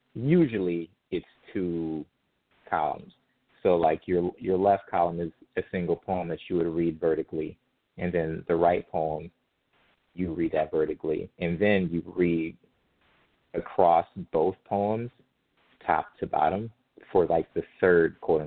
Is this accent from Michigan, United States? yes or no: yes; Detroit, Michigan, United States; You know, there's definitely, you know, you were an East Sider or a West Sider